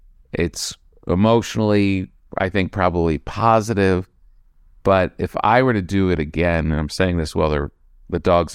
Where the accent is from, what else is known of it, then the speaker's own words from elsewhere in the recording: East Coast, United States; now in West Coast, United States; you know, we're from the East Coast.